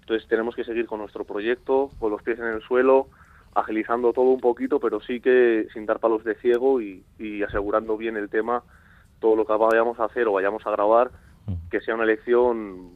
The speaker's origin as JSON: {"language": "Spanish", "region": "Basque Country", "country": "Spain", "said": "nosotros somos vascos. Y como gitanos, que es nuestra música es la flamenca"}